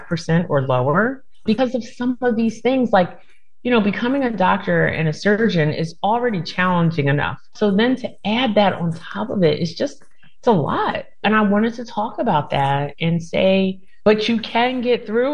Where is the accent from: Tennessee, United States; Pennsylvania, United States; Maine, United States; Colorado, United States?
Pennsylvania, United States; Philadelphia; Growing up in Philly, I think a lot of the young people have to grow up faster than other kids, like my kids growing up in the suburbs.